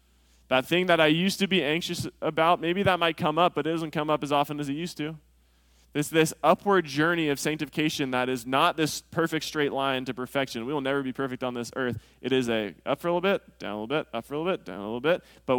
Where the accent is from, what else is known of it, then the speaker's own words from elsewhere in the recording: California, United States; I grew up in California. I love surfing.